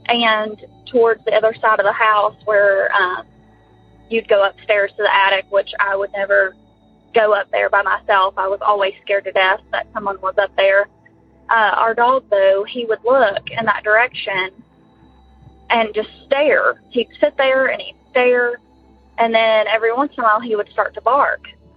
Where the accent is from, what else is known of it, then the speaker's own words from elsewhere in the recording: West Virginia, United States; I'm from West Virginia.